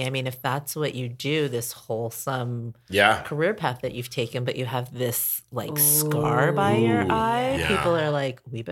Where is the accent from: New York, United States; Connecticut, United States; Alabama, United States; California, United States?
New York, United States; also born or lived in Portland, Oregon; So I grew up in New York. I went to school in Philadelphia.